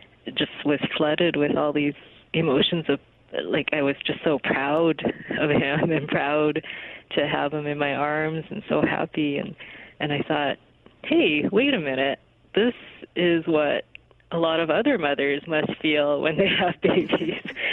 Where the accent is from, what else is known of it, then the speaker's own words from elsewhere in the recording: Canada; born there; Yeah, I am Chinese Canadian, and so I was born in Canada to Chinese immigrants